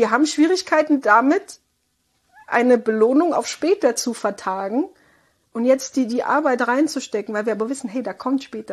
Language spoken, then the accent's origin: German; Baden-Württemberg, Germany; ich komme aus dem Südwesten, Schwabenland, das gelobte Land